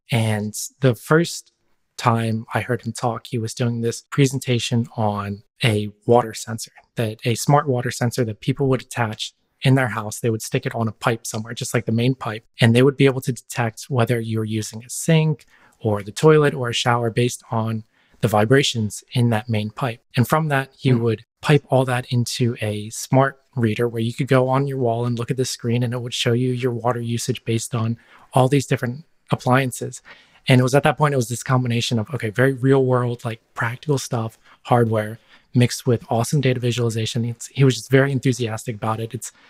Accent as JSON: {"language": "English", "region": "Maryland", "country": "United States", "tie": "born or raised there", "said": "So I grew up in Maryland, and in Maryland, there's a lot of these, you know, three-letter organizations there, in particular, the NSA."}